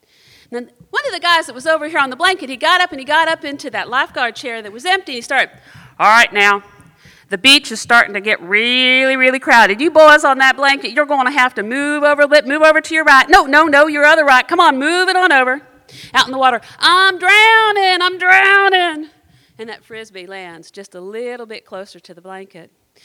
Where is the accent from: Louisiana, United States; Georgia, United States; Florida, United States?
Florida, United States; Pensacola; now in Pittsburgh, United States; You know, I live in Pittsburgh now, but I grew up down in Pensacola.